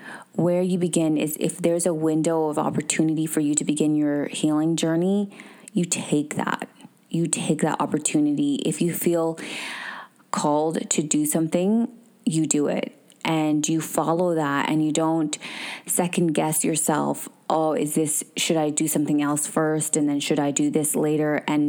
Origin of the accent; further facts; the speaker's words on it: Canada; we were adopted by an amazing, incredible woman, and we were raised in Canada.